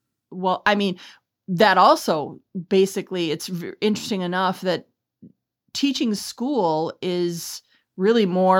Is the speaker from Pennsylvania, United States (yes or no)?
no; Minneapolis, Minnesota, United States; Well, I grew up in South Minneapolis to two parents who lived together their entire marriage.